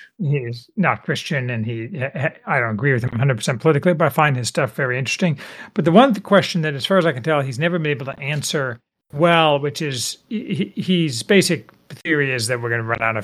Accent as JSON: {"language": "English", "region": "Indiana", "country": "United States", "tie": "born or raised there", "said": "So once upon a time, I grew up in Indiana, where I went to a Dutch Reformed elementary school, and then I went to school in Indiana, and I became ultimately a lawyer in Chicago."}